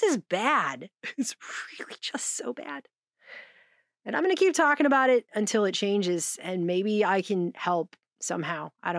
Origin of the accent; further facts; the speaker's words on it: United States; as an American whose country would not exist apart from yours